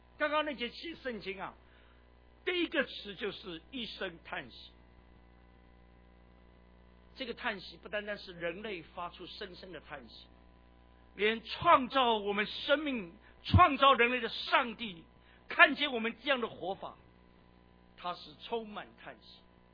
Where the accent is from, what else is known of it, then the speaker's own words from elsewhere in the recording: China; 我们中国人有句话说，杀头的买卖都有人敢做，但是亏本的买卖没有人要做